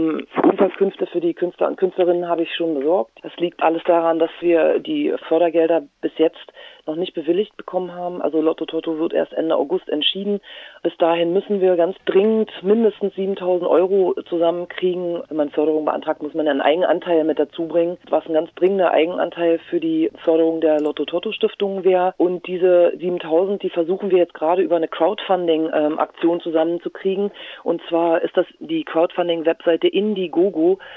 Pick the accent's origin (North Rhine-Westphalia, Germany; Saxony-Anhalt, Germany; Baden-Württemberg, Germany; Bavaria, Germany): Saxony-Anhalt, Germany; Halberstadt; Also ich bin in Halberstadt aufgewachsen, viele von meinen Freunden leben da, meine Familie natürlich auch.